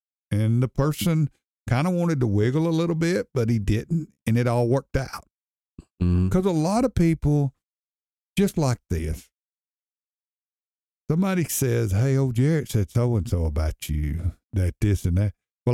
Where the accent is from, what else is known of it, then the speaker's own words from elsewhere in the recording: East Gadsden, Alabama, United States; Like, growing up in East Gadsden, we didn't have nothing.